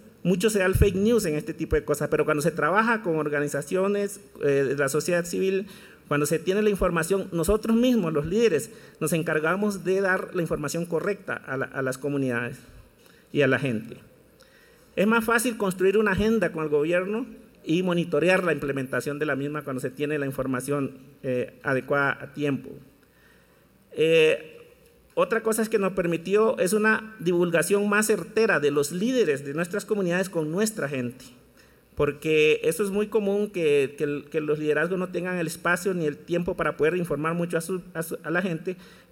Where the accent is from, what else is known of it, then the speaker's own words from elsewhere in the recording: Costa Rica; de Costa Rica y debo reconocer que me siento medio extraño dialogar con ustedes